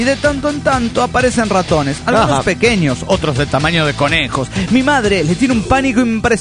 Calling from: Panama City, Panamá, Panama; de Panamá, Panamá.

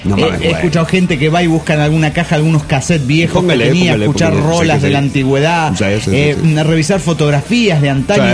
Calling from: El Salvador; Aquí en mi país acaban de castigar de por vida, por amaños, a 14 jugadores de la selección nacional. Impresionante el escándalo que hay en El Salvador con la selección del Salvador.

